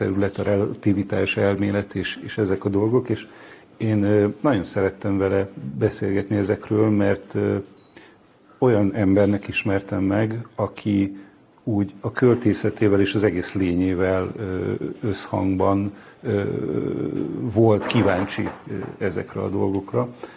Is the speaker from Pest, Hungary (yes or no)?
yes; Jászkarajenő, Pest, Hungary; Jászkarajánon, Cegléd mellett.